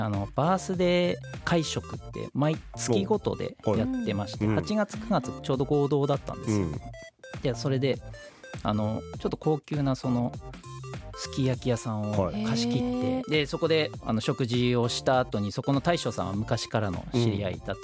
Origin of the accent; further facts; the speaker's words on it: Ishinomaki, Miyagi, Japan; 石巻ってあの東日本大震災がありまして、まああの私の実家も被災して、その当時あの東京の方で働いてたんですけれども